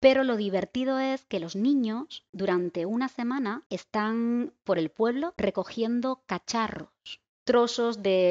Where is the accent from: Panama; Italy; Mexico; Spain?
Spain; Canary Islands; Y es solo en mi pueblo, no pasa en ningún otro sitio de la Orotava, perdón, de Tenerife.